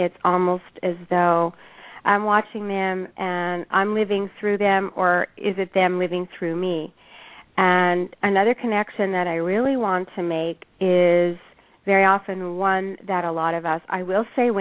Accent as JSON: {"language": "English", "town": "Montreal", "region": "Quebec", "country": "Canada", "tie": "born or raised there", "said": "I am Canadian, originally from Montreal, a beautiful city, and grew up in the snow."}